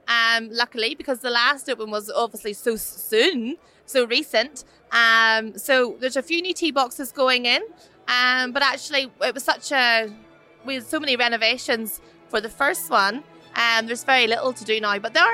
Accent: Ballymoney, Northern Ireland, United Kingdom; So I'm actually from Ballymoney, which is about 15 minutes away from Port Rush. But I grew up playing golf at Port Rush.

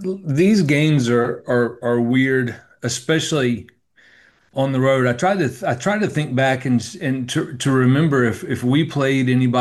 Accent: Alabama, United States; growing up on the Eastern Shore, we only had one high school at the time. But we had different middle schools. So Dave and I played against each other. Dave was at Fairhope Middle, and I was at Daphne Middle

